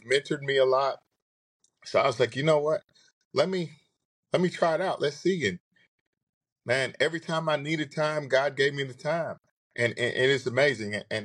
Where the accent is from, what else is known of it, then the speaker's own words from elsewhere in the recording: Bossier City, Louisiana, United States; moved away as an adult; Well, hey, I'm right here from Louisiana. I was born and raised here in Bossier City. I graduated from good old Airline High School here in Bossier City, and pretty much hung around here all my life, born and raised.